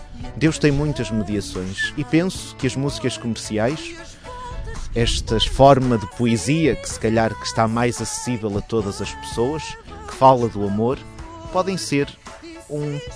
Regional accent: Norte, Portugal; accent: northern Portuguese; E aqui permitam-me que use a minha pronúncia do norte, que troca os vês pelos vês.

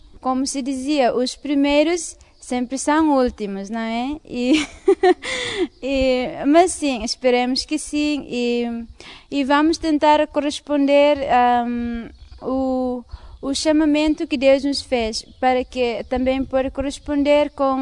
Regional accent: Timor-Leste; sou timorense.

